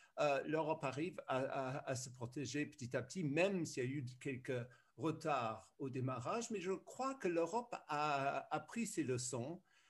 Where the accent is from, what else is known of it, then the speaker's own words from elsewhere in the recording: South West England, United Kingdom; Moi, j'ai grandi en Cornouailles dans les années 60.